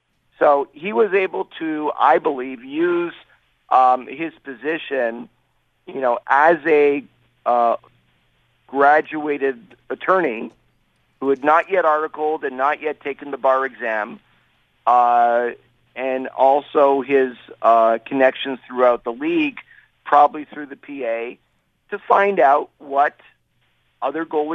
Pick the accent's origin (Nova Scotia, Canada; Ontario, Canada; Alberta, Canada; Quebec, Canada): Quebec, Canada; Montreal; Well, growing up in Montreal